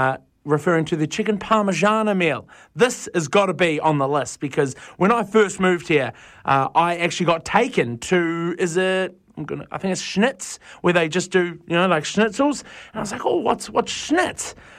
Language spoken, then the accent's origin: English; New Zealand; I'm a Kiwi